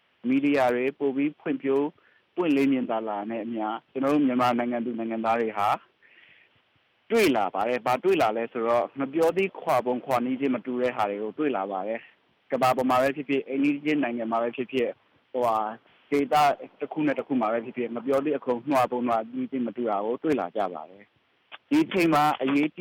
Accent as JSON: {"language": "Burmese", "town": "Yangon", "region": "Yangon Region", "country": "Myanmar", "said": "ဒါပေမဲ့ကျွန်တော်ရန်ကုန်ကလာတာပါ"}